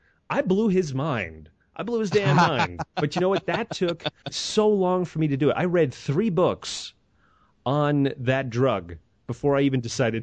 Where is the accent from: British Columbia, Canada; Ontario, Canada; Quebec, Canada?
Quebec, Canada; Montreal; you know, I come from Montreal, and in Montreal, if you cross the road when you're not supposed to, you will get run over.